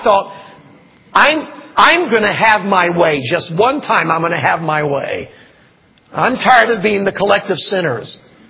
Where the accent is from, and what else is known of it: Little Rock, Arkansas, United States; born there